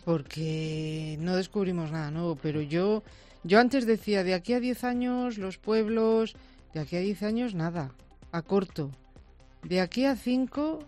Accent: Manganeses de la Lampreana, Castile and León, Spain; Yo, mi pueblo, Manganeses de la Lampriana, lo digo, a 30 kilómetros de aquí

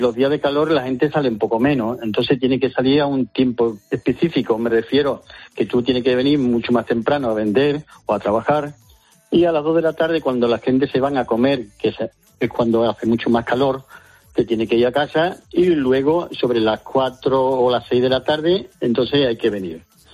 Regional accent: Andalusia, Spain; Soy andaluz también.

